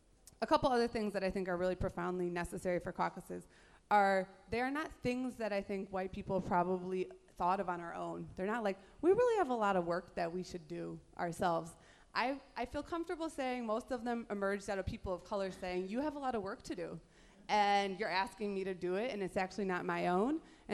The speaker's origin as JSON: {"language": "English", "town": "Milwaukee", "region": "Wisconsin", "country": "United States", "lives_now": "Washington, D.C., United States", "said": "I live in Washington, D.C., but I'm from Milwaukee, Wisconsin, proudly. And I see some Milwaukee folks in the room."}